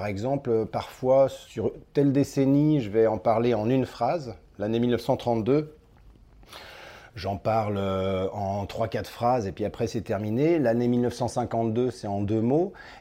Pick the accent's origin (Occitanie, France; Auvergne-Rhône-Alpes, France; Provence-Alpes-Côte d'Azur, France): Auvergne-Rhône-Alpes, France; Lyon; je suis comédien, auteur, metteur en scène, je viens de Lyon.